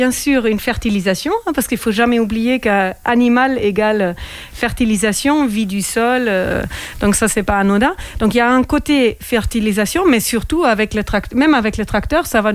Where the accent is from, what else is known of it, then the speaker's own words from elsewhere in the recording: Germany; French is a second language; now in France; Et donc oui, j'ai grandi en Allemagne